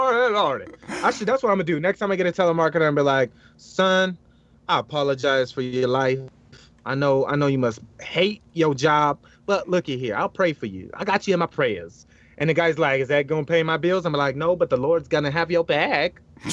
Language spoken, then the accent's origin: English; Ohio, United States; also born or lived in Indiana; I grew up in the South as well. My mom is from Kentucky. I grew up in Ohio, Indiana, but I was born out here, moved out there at 3, right?